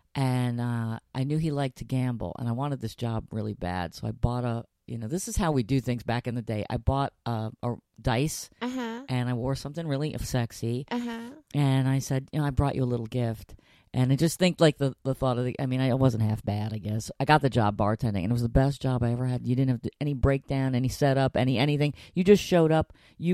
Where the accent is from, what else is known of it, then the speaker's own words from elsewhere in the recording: New York, United States; In Florida. Because I'm from New York. It's a long story. But anyway, I'm in Florida.